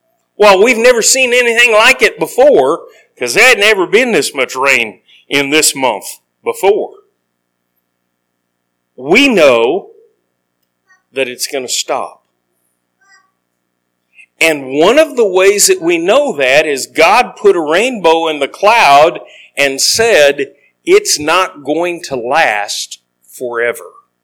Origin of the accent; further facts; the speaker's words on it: Texas, United States; Now, when I was growing up, I grew up in Texas. And I lived with my grandparents